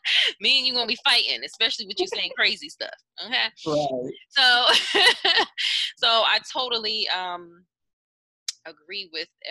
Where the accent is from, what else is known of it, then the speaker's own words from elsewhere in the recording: Jamaica; We're from the Caribbean.